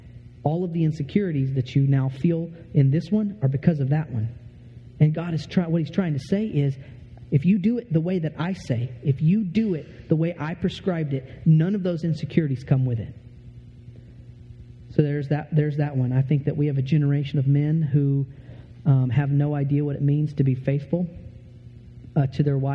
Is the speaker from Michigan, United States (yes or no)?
no; Texas, United States; But I'm from Texas and this is cold, all right?